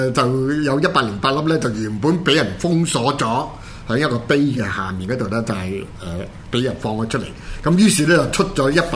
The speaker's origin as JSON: {"language": "Cantonese", "country": "Hong Kong", "said": "我們香港人就一定要看的"}